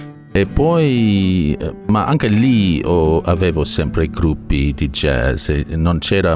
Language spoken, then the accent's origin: Italian; Australia; Italian is a second language; now in Cagliari, Italy; Io sono australiano. I've been from everywhere.